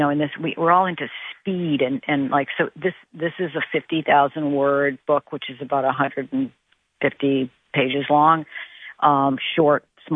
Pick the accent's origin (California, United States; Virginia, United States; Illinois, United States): Illinois, United States; Chicago; Chicago is my hometown. I'm absolutely thrilled to be leaving.